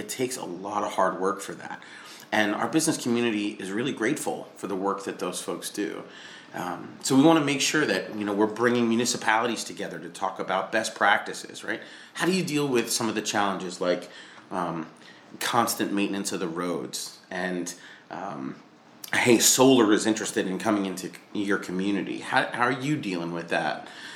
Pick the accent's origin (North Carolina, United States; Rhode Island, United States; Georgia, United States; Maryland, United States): Rhode Island, United States; Lincoln; Yeah, I'm originally from Lincoln, Rhode Island.